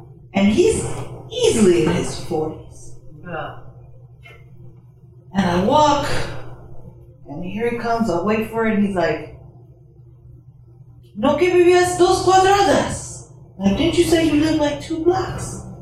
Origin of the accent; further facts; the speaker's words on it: Chicago, Illinois, United States; I'm from Palmer and Kimball, so I see, in the distance, 3-4 houses, a black wrought iron fence that has the side gate open.